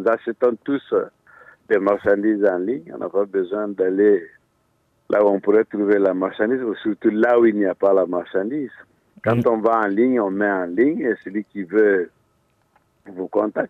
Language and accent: French; Guinea; Quand on est Guinéen